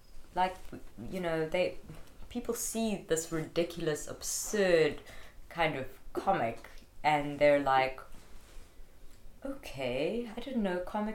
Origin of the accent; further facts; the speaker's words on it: Greytown, KwaZulu-Natal, South Africa; also born or lived in Pietermaritzburg; So I actually grew up in Greytown. I'm a country gal.